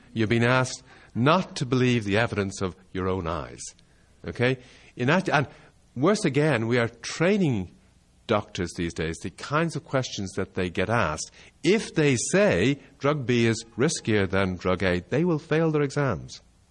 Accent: Ireland; I'm Irish and Catholic background, so I can say this and maybe the rest of you can't.

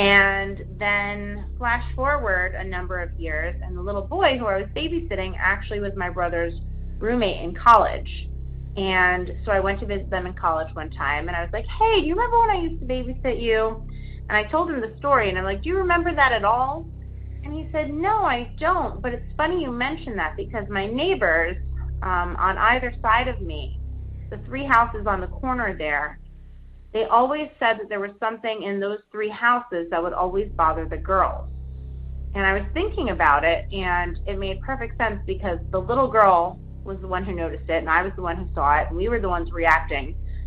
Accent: Philadelphia, Pennsylvania, United States; now in Brooklyn, United States; When I was growing up in the suburbs of Philadelphia, I was babysitting.

